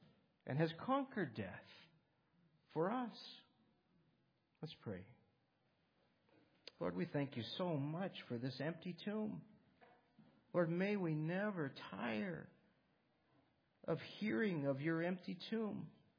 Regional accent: Washington, United States; You know, I grew up, some of you know, I grew up in Western Washington.

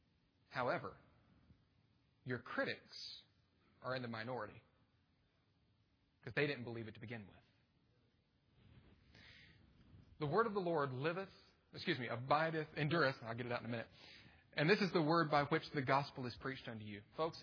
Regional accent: Virginia, United States; I'm from Virginia

